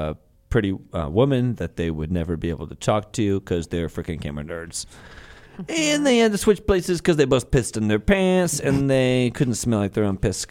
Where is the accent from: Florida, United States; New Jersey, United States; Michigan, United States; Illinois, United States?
Illinois, United States; Chicago; accent: Chicago; You guys are so wrong if you think I'm not going to use my Chicago accent on the show. You know what? For the rest of the show, I'm using my real voice.